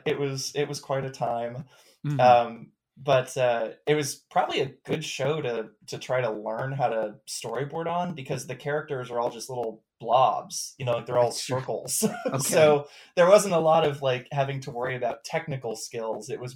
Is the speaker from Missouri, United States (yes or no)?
no; Maryland, United States; also born or lived in New York, United States / Tennessee, United States; I'm from Maryland originally, and I'd been going to school in upstate New York. So the jump to Tennessee was pretty wild.